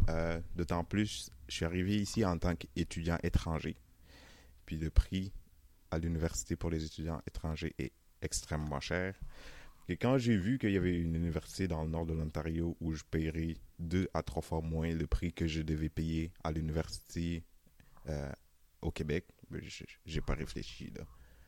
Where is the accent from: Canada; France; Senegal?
Senegal; Je suis originaire du Sénégal. Je suis né là quelque part en 1994. Je suis né d'un père Sérère, qui c'est une ethnie qui vit à l'ouest du Sénégal. Puis d'une mère Diola qui vit au sud du pays.